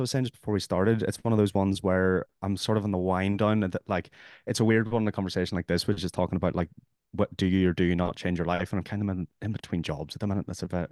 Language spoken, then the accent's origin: English; Derry, Northern Ireland, United Kingdom; I'm 25, and I grew up in Derry, up in the north, and was there until, well, was in the north until about 18 months ago. Did the typical thing, you know, grew up in Derry and then went to Belfast for university.